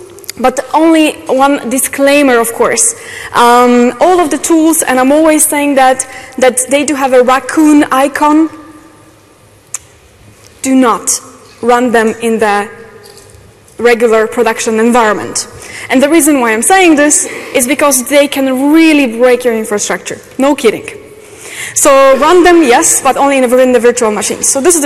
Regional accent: Poland; Welcome on my session. As you see, my complex surname, I'm from Poland

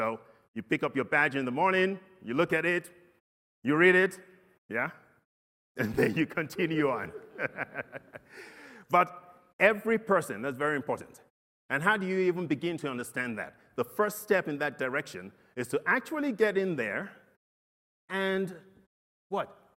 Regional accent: Nigeria; Well, you're asking me, I'm from Nigeria, but it doesn't mean that's the country we need to go to, first of all.

